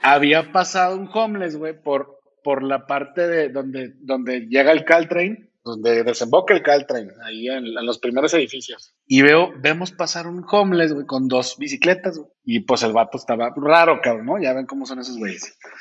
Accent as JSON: {"language": "Spanish", "country": "Mexico", "said": "Pero cuando uno va como mexicano a Estados Unidos, pues el tipo de cambio no divierte, cabrón, ¿no?"}